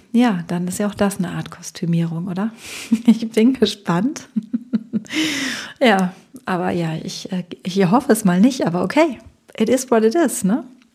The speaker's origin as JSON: {"language": "German", "region": "North Rhine-Westphalia", "country": "Germany", "said": "Hier war sehr, sehr viel los, natürlich bei uns im Ruhrpott."}